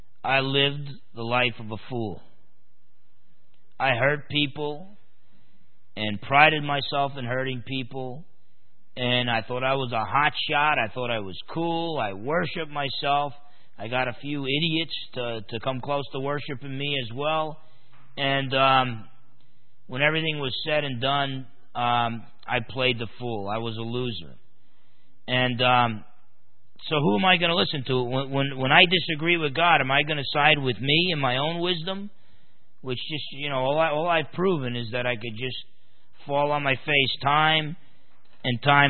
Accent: New Jersey, United States; That's not the way I was brought up in New Jersey.

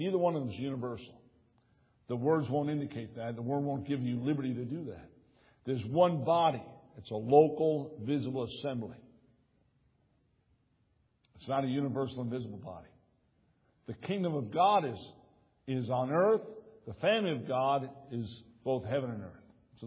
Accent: Brooklyn, New York, United States; born there; when I was in Brooklyn, I was born in St. Peter's Hospital, and my mother and father took me down to Immaculate Heart of Mary, Catholic Church.

